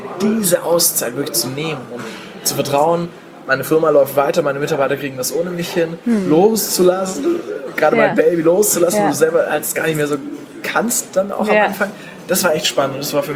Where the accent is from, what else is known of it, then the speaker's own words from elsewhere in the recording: Stuttgart, Baden-Württemberg, Germany; Ich komme aus Stuttgart, ich fahre auch gerne Autos, die von dort kommen.